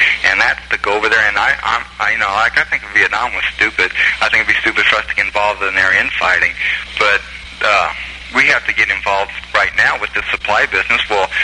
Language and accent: English; California, United States; I came from California to here